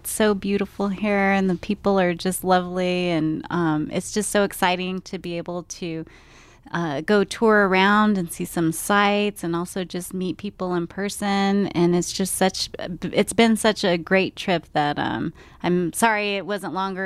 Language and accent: English; Arizona, United States; also born or lived in New Mexico; Yeah, so I'm a citizen of the Navajo Nation, and I grew up in Arizona and New Mexico. My family is from an area called Delcon, Arizona, and Chinle, Arizona, and that's near Winslow, Arizona.